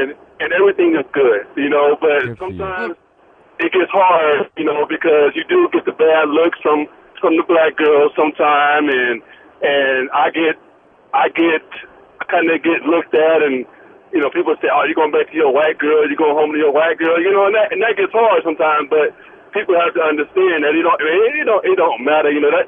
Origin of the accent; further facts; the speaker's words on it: Omaha, Nebraska, United States; You know, I'm not from Colorado. I mean, Colorado is very diverse. I'm from Omaha, which...